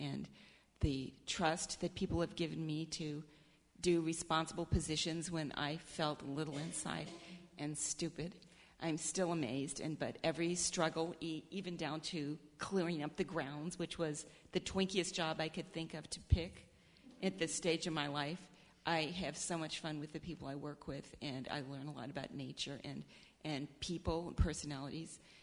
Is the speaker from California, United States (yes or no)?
no; Cincinnati, Ohio, United States; the first thing I thought of was the Unitarian group that I grew up in Cincinnati, Ohio.